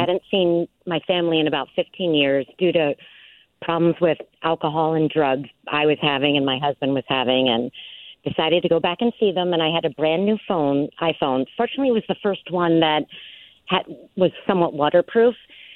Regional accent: Harrisburg, Pennsylvania, United States; I'm from Perry County, which is worse than that. It's really worse than that. No stoplights in my county till a few years ago

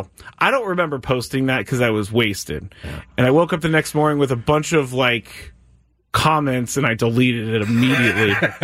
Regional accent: California, United States; I'm not ashamed to say I grew up in the Bay Area.

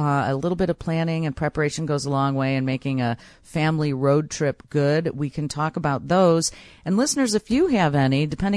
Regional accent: Brookfield, United States; we grew up in Brookfield, and it was weird because we saw some neighbors from Brookfield there

